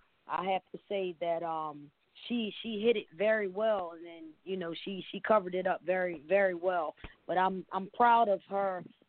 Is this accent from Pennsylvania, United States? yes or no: yes; Philadelphia, Pennsylvania, United States; now in Delaware, United States; I'm calling from Delaware, originally from Philadelphia.